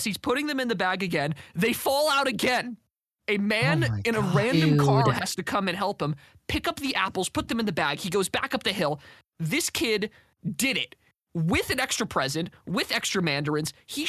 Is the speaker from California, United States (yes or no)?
yes; California, United States; accent: Californian; It's my Californian accent. I can't do anything about it.